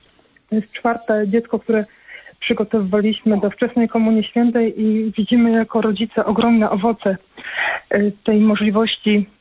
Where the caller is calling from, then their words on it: Poznań, Greater Poland Voivodeship, Poland; I u nas w Poznaniu, bo nie słuchałam od samego początku audycji, chciałam tylko powiedzieć, że u nas tą ideę wczesnej komunii świętej sługa Boży ksiądz Aleksander Woźny tak propagował w parafii świętego Jana Kantego w Poznaniu.